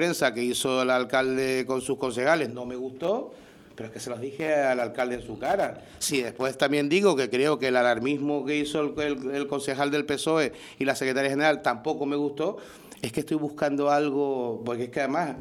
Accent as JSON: {"language": "Spanish", "region": "Canary Islands", "country": "Spain", "said": "Yo no soy, primero, no soy separatista y entiendo que soy español también de Canarios."}